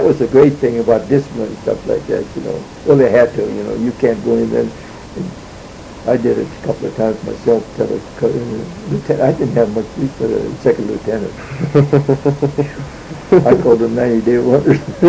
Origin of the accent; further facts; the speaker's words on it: Montana, United States; I come from Montana.